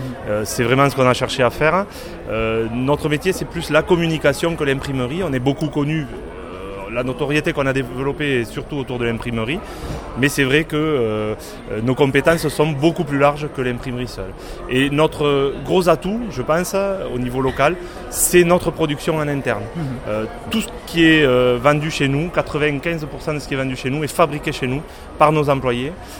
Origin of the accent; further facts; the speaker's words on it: Villefranche, France; born there; je suis né à Villefranche. Ça fait 40 ans que je gravite autour de Villefranche. Je n'ai jamais voulu m'éloigner de Villefranche.